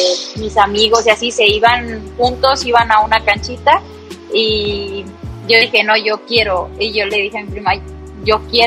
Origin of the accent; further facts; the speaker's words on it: Guadalajara, Jalisco, Mexico; Bueno, soy de Guadalajara, nací aquí.